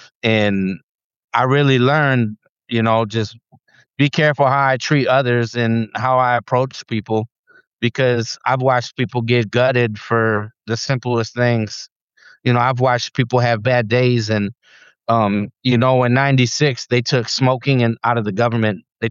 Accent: Detroit, Michigan, United States; But when I go in, you know, I'm a kid from Detroit. Yeah. You know, like I grew up literally in Detroit, and, you know, I was the minority growing up

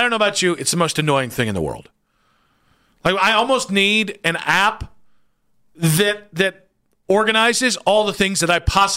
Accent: Appalachia, United States; I'm from Appalachia.

